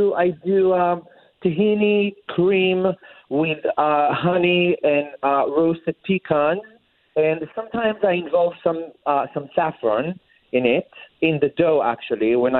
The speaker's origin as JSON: {"language": "English", "country": "Israel", "tie": "born or raised there", "said": "You know, I want to give people a part of my history as a child growing up in Israel with a mother who cooked and baked her entire life."}